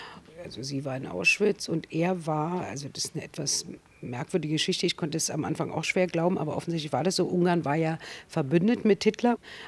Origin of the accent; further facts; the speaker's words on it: Germany; now in France; Und unter den Juden ist man sozusagen als jemand, der aus Deutschland kommt, dann irgendwie auch sehr exotisch.